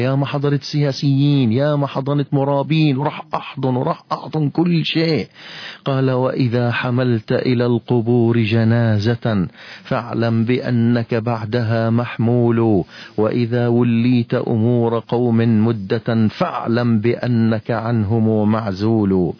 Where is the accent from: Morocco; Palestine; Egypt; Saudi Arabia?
Palestine; Nablus, West Bank; كم مقبرة عندنا في نابلس؟